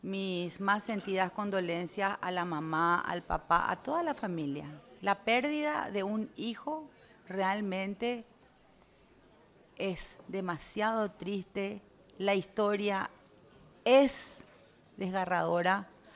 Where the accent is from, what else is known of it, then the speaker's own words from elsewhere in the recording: Paraguay; que el dolor no nos invada como parlamentario o más que nada como madres y como paraguayos de lo que ha sucedido.